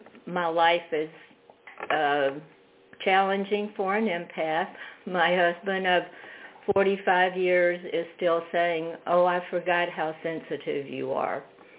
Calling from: Fredericksburg, Virginia, United States; Fredericksburg, Virginia.

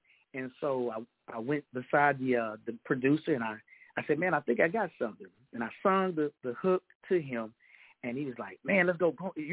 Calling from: Texas, United States; I am calling from the Lone Star State, Texas, the greatest state in the United States on this mainland.

